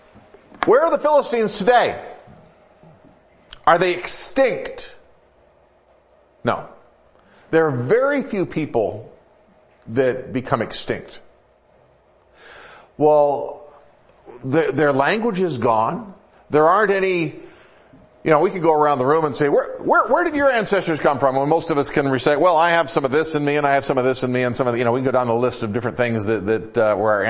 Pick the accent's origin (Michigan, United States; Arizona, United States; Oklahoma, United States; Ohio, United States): Michigan, United States; Detroit; I grew up in the Metro Detroit area.